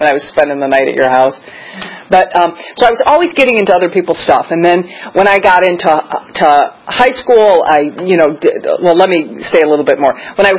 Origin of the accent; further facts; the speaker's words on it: Midwest, United States; I grew up in the Midwest. We were kind of lower middle class.